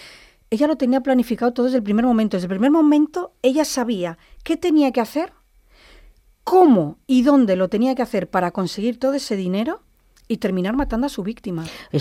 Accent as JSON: {"language": "Spanish", "town": "Valladolid", "region": "Castile and León", "country": "Spain", "tie": "born or raised there", "said": "en Valladolid, que es mi tierra, es donde he nacido."}